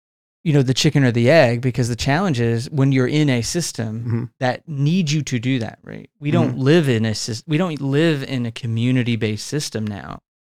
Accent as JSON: {"language": "English", "country": "United States", "said": "I think I'm so programmed as an American to be like anti-communist."}